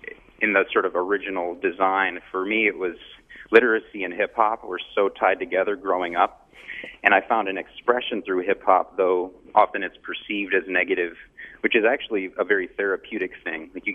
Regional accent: East Coast, United States; I grew up on the East Coast.

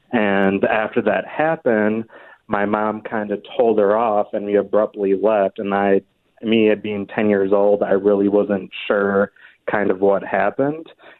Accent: Fond du Lac, Wisconsin, United States; So kind of, I'm from Fond du Lac, Wisconsin. It's a small town, kind of a hick town.

